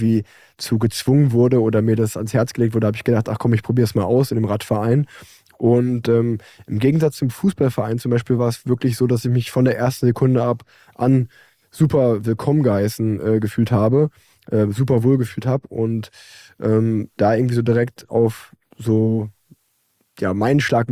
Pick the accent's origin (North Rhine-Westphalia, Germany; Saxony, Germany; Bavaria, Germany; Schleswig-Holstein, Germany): North Rhine-Westphalia, Germany; Unna; ich bin in Unna groß geworden, das ist so eine Kleinstadt in der Nähe von Dortmund